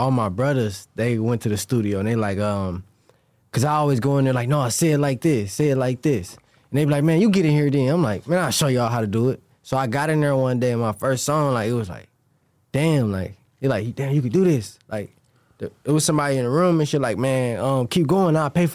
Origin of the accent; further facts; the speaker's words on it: Cleveland, Ohio, United States; my upbringing, though, it was rough because I grew up on St. Clair. So, like.